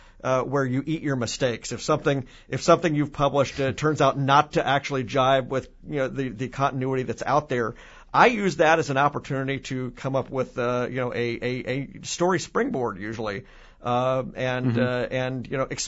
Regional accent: Memphis, Tennessee, United States; At a convention in Memphis, my hometown, a couple of years ago

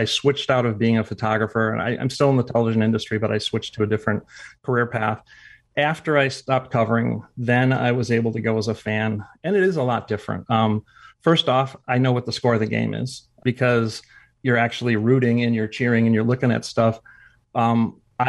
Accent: Rhinelander, Wisconsin, United States; Growing up in Rhinelander, I mean, we were not the wealthiest family in the world.

